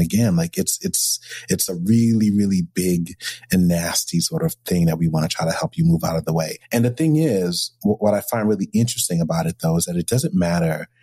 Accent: New York, United States; I'm a New Yorker.

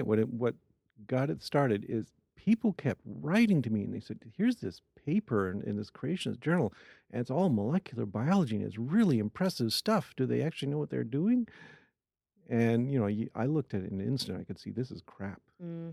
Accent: Washington, United States; I grew up near Seattle.

